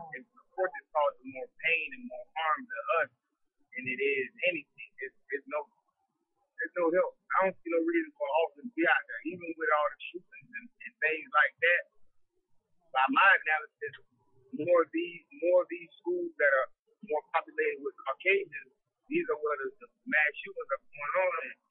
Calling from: Florida, United States; I'm calling from South Florida.

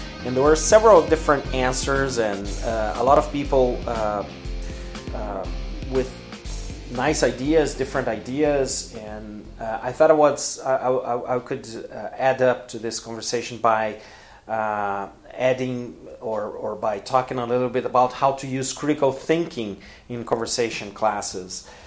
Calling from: Porto Alegre, Rio Grande do Sul, Brazil; English is a second language

